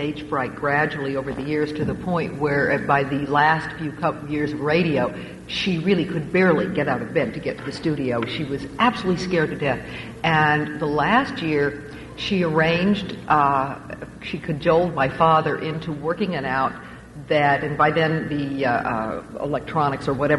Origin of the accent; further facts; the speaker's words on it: Hollywood, California, United States; you think of the dinner conversation, the glamorous dinner conversation of growing up in Hollywood.